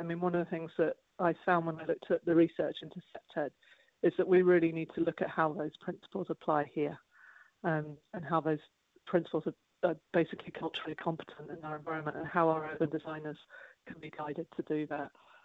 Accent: Brixton, London, United Kingdom; No, I was born in South London, so I'm from Brixton.

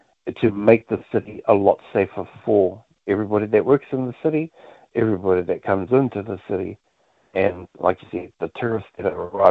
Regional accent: New Zealand; You know, that is how we introduce ourselves. And the idea is, it's what we do as Māori, you know. We're Manaaki, we look after one another

